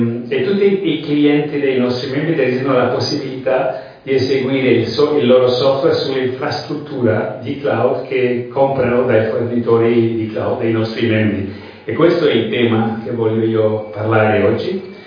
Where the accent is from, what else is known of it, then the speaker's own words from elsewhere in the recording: Spain; Italian is a second language; Come potete sentire, non sono italiano, sono spagnolo, sono caduto dalla Spagna.